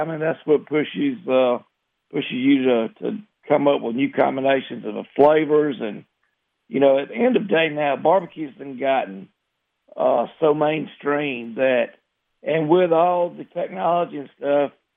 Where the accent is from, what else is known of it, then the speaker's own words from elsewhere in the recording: Vienna, Georgia, United States; There's a big event right here south of my hometown in Vienna, Georgia, just in the same county where I live now that I lived all my life, 140 teams.